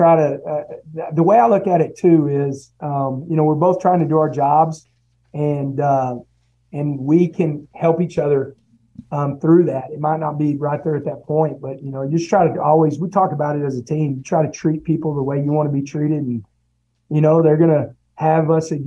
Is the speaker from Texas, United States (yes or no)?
yes; Texas, United States; You know, I'm from Texas, you know, born in Texas, never coached anywhere else, never lived anywhere else.